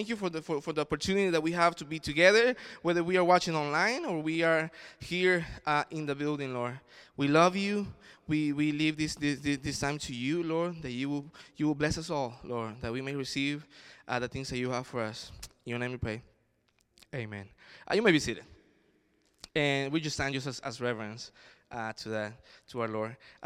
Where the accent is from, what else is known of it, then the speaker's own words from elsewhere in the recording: El Salvador; now in United States; I come from El Salvador, and the culture over there is different.